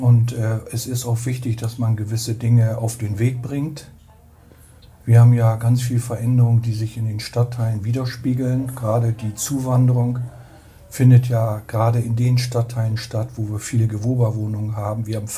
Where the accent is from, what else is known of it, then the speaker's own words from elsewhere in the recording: Lemwerder, Lower Saxony, Germany; born there; Also ich bin in Lemwerder geboren, als sechstes Kind eines Elektromeisters.